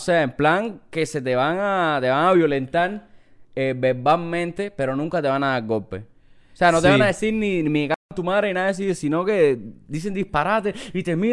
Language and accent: Spanish; Cuba; Pero tú sabes que yo soy cubano.